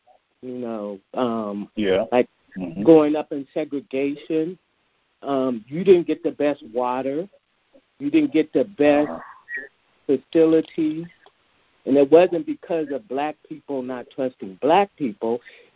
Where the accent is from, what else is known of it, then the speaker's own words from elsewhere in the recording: San Francisco, California, United States; But I grew up in San Francisco, and I think this was the first place that got gentrified, and we're like down to maybe 5% black people now